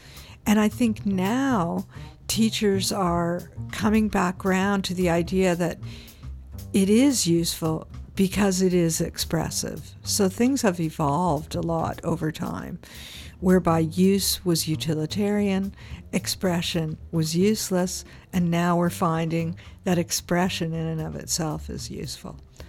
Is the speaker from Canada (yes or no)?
yes; Toronto, Ontario, Canada; also born or lived in British Columbia; I decided to come back to Canada, although I'm originally from Toronto